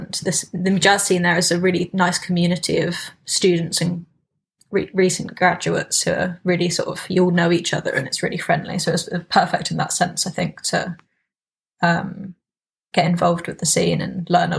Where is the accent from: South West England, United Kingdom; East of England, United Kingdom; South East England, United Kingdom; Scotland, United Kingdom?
East of England, United Kingdom; Peterborough; also born or lived in Birmingham; now in London, United Kingdom; I've studied in Birmingham, and I'm originally from Peterborough. So I've moved around a little bit over the last decade or so, but I'm really enjoying living in London. I've been here for the last couple of years now